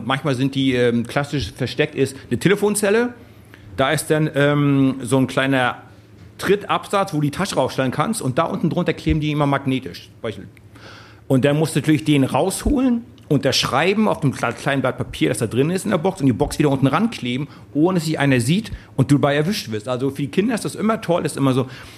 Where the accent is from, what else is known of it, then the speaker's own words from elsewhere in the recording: East Germany, Germany; keine Frage über den alten Osten, wo ich groß geworden bin.